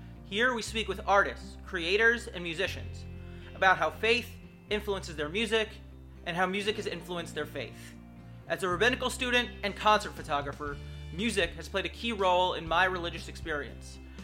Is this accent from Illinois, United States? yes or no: no; Atlanta, Georgia, United States; I'm from Atlanta, but it still doesn't ring a bell.